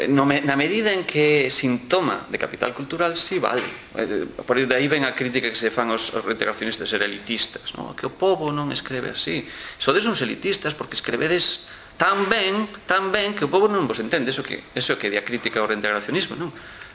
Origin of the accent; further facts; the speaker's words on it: Galicia, Spain; un conxunto de individuos que nos identificamos como galegos porque vimos dunha orixe común